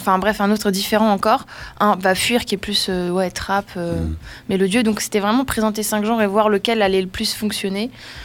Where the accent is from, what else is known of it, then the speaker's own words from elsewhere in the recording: Grand Est, France; Mais c'est dans les Vosges parce que je suis originaire de là-bas, enfin de Lorraine, quoi.